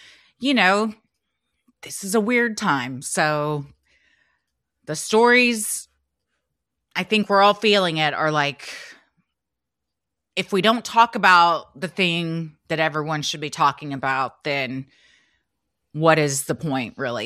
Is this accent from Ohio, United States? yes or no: no; New York City, New York, United States; an otherwise pretty happy and loving experience growing up in New York City.